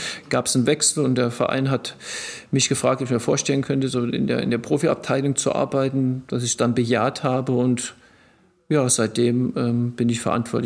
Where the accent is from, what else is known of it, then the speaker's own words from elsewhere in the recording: Blaubach-Diedelkopf, Rhineland-Palatinate, Germany; ich bin im Blaubach-Diedelkopf dann groß geworden